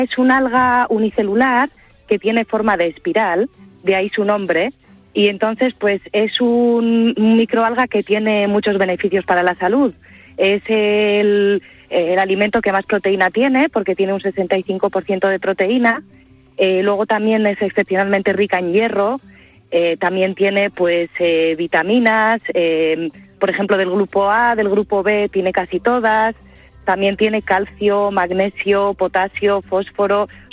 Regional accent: Navarre, Spain; also born or lived in Gipuzkoa; nosotros somos de Navarra y de Guipúzcoa

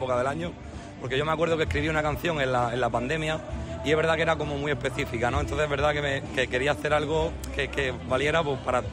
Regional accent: Region of Murcia, Spain; es verdad que como murciano que soy, como toda la vida que llevo en sus rincones

